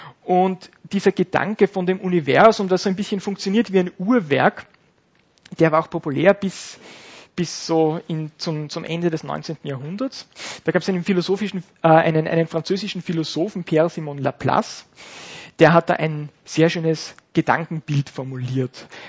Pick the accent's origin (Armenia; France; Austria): Austria; Upper Austria; ich bin ursprünglich Oberösterreicher, zufällig oder nicht. Habe dann in Wien Physik studiert